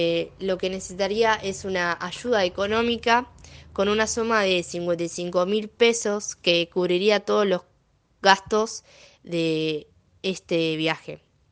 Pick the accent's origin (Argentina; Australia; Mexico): Argentina; Mar del Plata, Buenos Aires Province; soy de Mar del Plata y tengo 16 años.